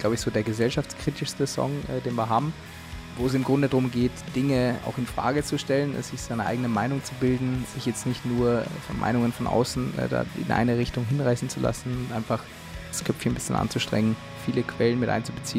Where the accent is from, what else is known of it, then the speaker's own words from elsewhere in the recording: Austria; now in Germany; Ursprünglich komme ich aus Österreich.